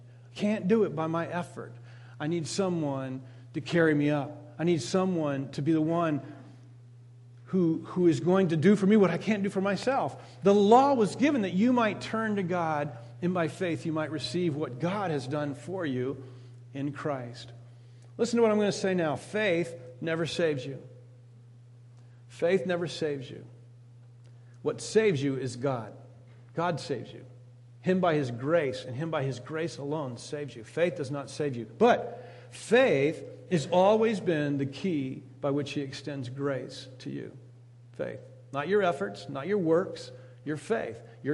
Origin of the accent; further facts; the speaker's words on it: Uruguay; When I grew up in Uruguay, and in Uruguay they had a sausage that was nothing but dried blood.